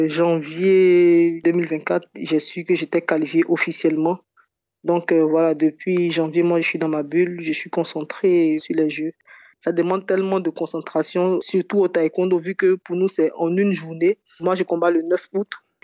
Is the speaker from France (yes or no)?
no; Côte d’Ivoire; Vu que moi aussi, je viens de la Côte d'Ivoire, je sais comment j'ai progressé